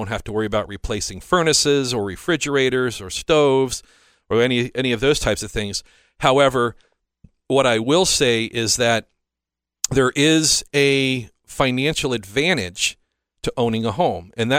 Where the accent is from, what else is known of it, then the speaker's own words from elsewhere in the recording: Ireland; The only challenge is that I'm Irish, so I have Irish skin.